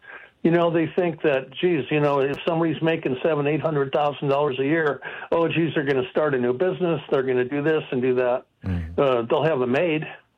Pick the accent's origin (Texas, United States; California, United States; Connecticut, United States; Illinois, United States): California, United States; I'm from the East Bay in San Francisco.